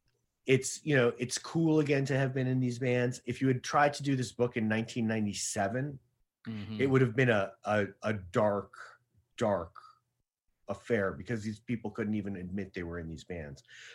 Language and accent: English; New York, United States; And I wasn't even really aware, even though I grew up in New York, of sort of like the interconnectedness of these cover bands in the early 80s